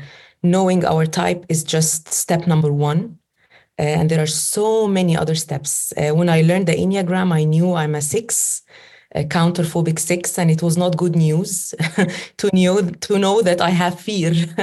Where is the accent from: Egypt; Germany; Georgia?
Egypt; I'm Egyptian. I come from Egypt. I live in Egypt. I am a Muslim